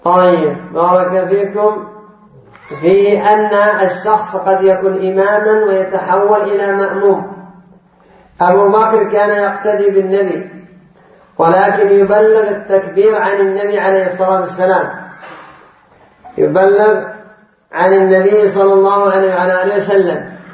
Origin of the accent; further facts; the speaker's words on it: Yemen; وهذا من البدع عندنا في اليمن